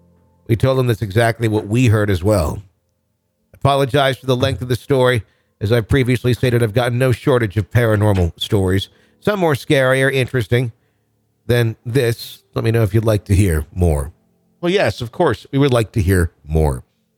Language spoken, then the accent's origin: English; Leeds, Yorkshire and the Humber, United Kingdom; I'm from Leeds in the Kumas.